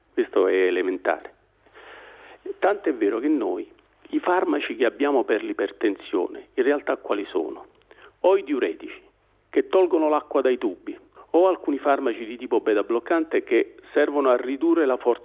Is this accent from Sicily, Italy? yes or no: no; Naples, Campania, Italy; io poi sono napoletano, se mi attraversa il gatto nero mi fermo di corsa e mi spavento